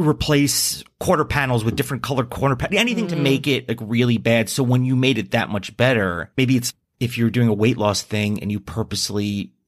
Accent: New Jersey, United States; He's from my home state of New Jersey.

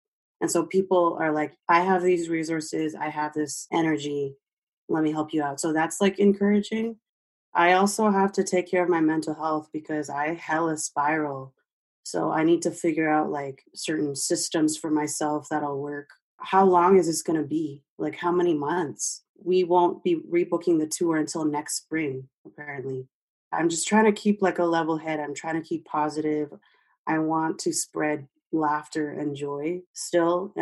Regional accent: Canada; which I paid a P2 visa for as a Canadian.

